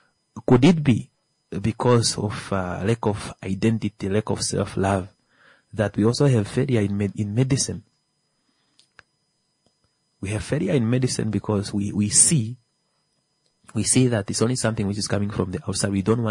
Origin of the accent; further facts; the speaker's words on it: Namibia; Are we brave enough to say we are Namibians?